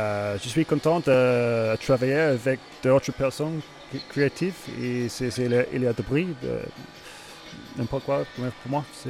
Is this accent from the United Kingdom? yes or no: yes; England, United Kingdom; French is a second language; now in France; ça fait un an que je suis anglais. Mon français, c'est pas faux